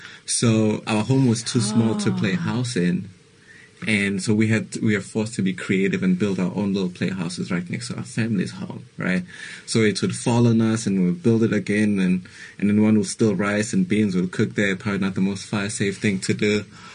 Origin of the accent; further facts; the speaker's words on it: Durban, KwaZulu-Natal, South Africa; I was born in Phoenix, actually.